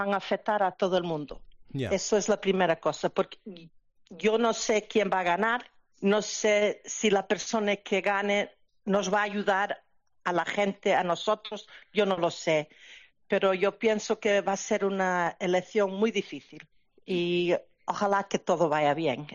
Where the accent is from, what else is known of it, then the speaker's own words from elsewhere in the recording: Carnota, Galicia, Spain; now in United States; Yo soy de La Coruña, de Carnota